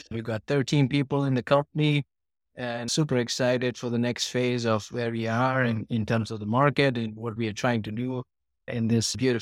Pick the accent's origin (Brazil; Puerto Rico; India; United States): India; moved away as an adult; also born or lived in London; I grew up in India for the first 19 years of my life. Then I came to this land of opportunities, came here to study, and then moved around to London to chase my then girlfriend, now my wife, of 17 years.